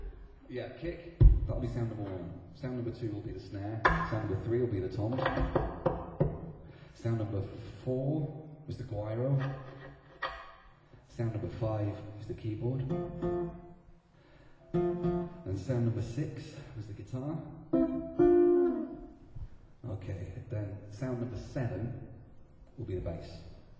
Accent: Blackpool, North West England, United Kingdom; And I'm from Blackpool, so spinning plates is like, you have to learn these kinds of things when you're a kid in Blackpool to make a living.

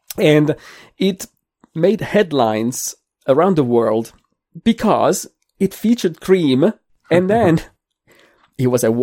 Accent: Milan, Lombardy, Italy; I think growing up in Italy, I knew that carbonara didn't have cream. My mother didn't put cream in carbonara, but we're from Milan.

